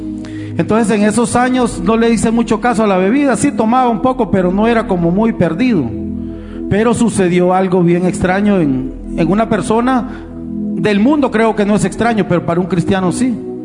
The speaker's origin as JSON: {"language": "Spanish", "town": "Comayagüela", "region": "Francisco Morazán", "country": "Honduras", "tie": "born or raised there", "said": "Bueno, pasaron los días y nos fuimos de vivir de Comayagüela a la colonia El Reparto. Entonces allá empecé a llevarme con otro tipo de personas, ¿verdad?"}